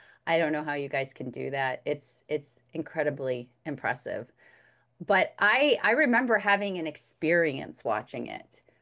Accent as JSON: {"language": "English", "country": "United States", "said": "then maybe I don't deserve to have all of the freedom that I do as an American woman."}